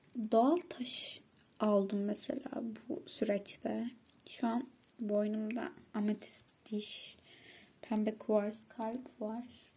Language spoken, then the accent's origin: Turkish; Istanbul, Turkey; İstanbul benim doğduğum, büyüdüğüm yer